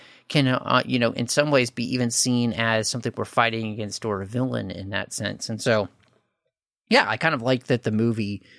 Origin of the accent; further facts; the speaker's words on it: Dallas, Texas, United States; And again, growing up in Dallas, Texas, which is not all that far from Oklahoma